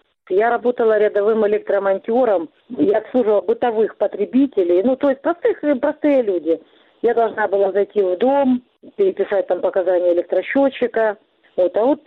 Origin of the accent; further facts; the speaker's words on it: Donetsk, Donetsk Oblast, Ukraine; Когда случилась российская агрессия, пришла война в мой родной город, в мой дом.